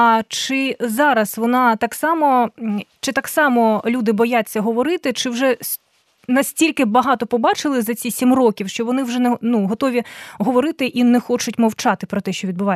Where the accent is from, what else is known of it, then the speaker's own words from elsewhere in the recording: Luhansk Oblast, Ukraine; ну я з Луганської області